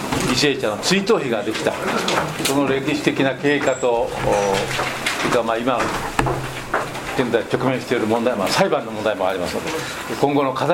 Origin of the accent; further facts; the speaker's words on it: Gunma, Japan; also born or lived in Sendai; 私は1996年から群馬にまた戻ってまいりました。その前群馬で育ったんですが、その前30年仙台におりましたもんですから、